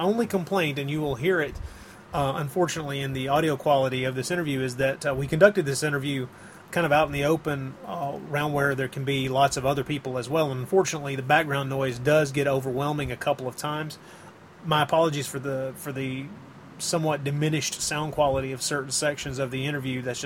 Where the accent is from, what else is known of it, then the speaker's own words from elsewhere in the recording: Tennessee, United States; Even though, good God, man, I'm from Tennessee.